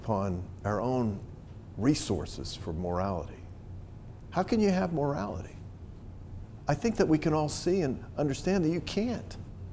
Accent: Virginia, United States; For example, I grew up in Virginia. My grandparents had a farm that has been in our family for well over 100 years.

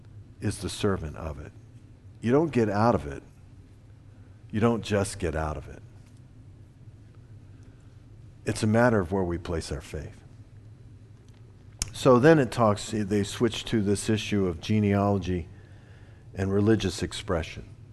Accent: Virginia, United States; born there; It's not that I was born in Virginia or what my family was or what was the heritage of my family or any of these things.

